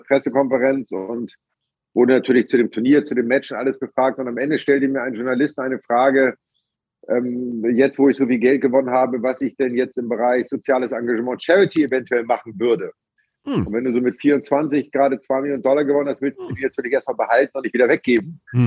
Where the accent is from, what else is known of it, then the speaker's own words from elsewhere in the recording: Elmshorn, Schleswig-Holstein, Germany; Genau, ich bin im Pinneberger Kreiskrankenhaus geboren, also Aha. Nur zur Geburt selber dort gewesen, aber dann aufgewachsen in Elmshorn.